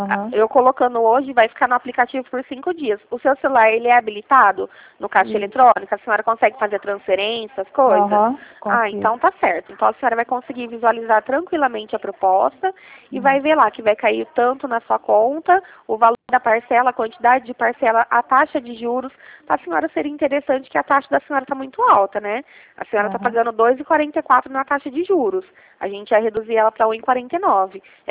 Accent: Ribeirão Preto, São Paulo, Brazil; Eu sou daqui de Ribeirão Preto.

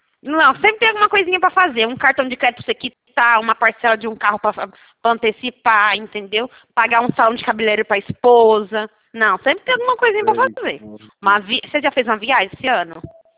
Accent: São Paulo, Brazil; Eu sou aqui do estado de São Paulo

